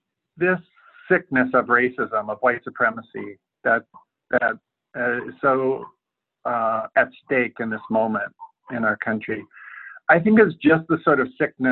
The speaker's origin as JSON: {"language": "English", "town": "Bozeman", "region": "Montana", "country": "United States", "tie": "born or raised there", "said": "because it turns out he had gone to my hometown, Bozeman, Montana, as a college student."}